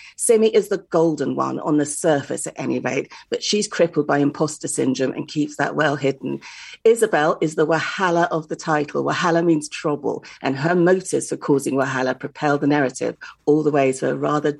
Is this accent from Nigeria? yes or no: yes; Nigeria; I know it's happened to me when I go back to visit my dad in Lagos. A few years ago, I handed over my passport, my Nigerian passport